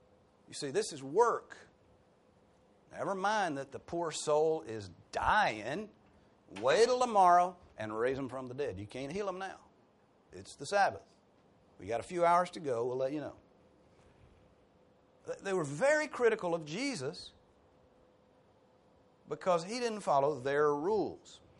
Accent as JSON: {"language": "English", "region": "the South", "country": "United States", "said": "You know, I come from the South, not far from here. It's a lot different from here, though, because it was a small town."}